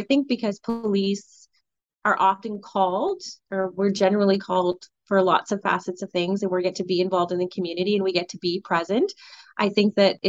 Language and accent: English; Colborne, Ontario, Canada; I grew up in Colborne, it's no secret, you know, so I didn't have a lot of those experiences.